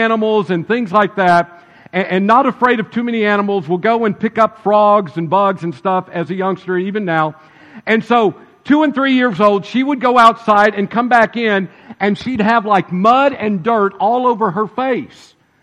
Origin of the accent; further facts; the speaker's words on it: Prague, Oklahoma, United States; we go to my hometown, and we go to the Kolache Festival in Prague, Oklahoma.